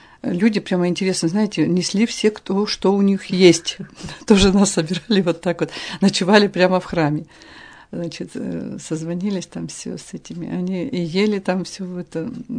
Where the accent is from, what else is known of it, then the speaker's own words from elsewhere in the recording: Yekaterinburg, Sverdlovsk Oblast, Russia; мы из Екатеринбурга